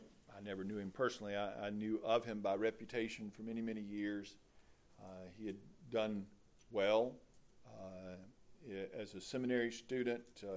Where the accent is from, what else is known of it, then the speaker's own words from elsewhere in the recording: Moss Point, Mississippi, United States; but I grew up in Moss Point, which is the north side of Jefferson Avenue. Pascagoula was the south side of Jefferson Avenue.